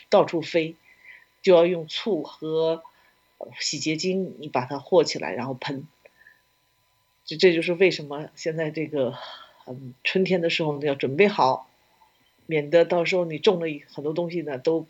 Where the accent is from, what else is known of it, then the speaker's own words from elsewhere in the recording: China; 这些都是我们中国人比较喜欢吃的这种菜。